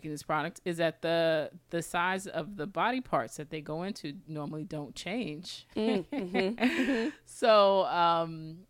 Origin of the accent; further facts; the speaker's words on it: Florida, United States; It's kind of muggy, but I'm from Florida, and so I'm used to it, and I love it.